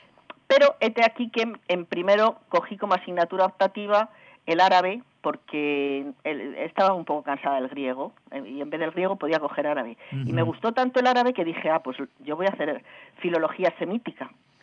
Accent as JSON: {"language": "Spanish", "town": "Segovia", "region": "Castile and León", "country": "Spain", "said": "había franceses que iban a Segovia, porque yo soy de Segovia, en el verano"}